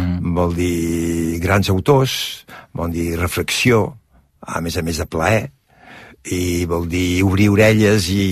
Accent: Catalonia, Spain; Jo sóc català, em sento català, em sento de cultura i també d'educació i de sentiment i d'afecte francès.

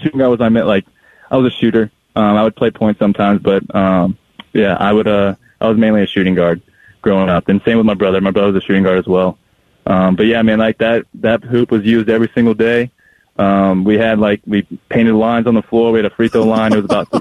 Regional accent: Las Vegas, Nevada, United States; I'm born and raised in Las Vegas.

